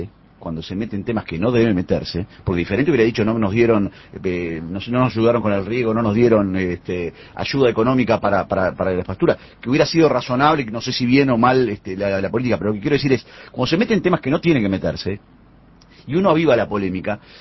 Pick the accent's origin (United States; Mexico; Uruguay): Uruguay; Los uruguayos no somos los argentinos.